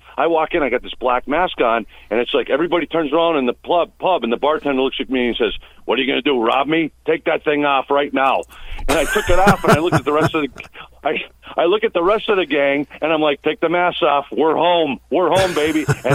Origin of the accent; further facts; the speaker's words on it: Massachusetts, United States; We go four-wheeling up in New Hampshire every year. I'm from Western Mass.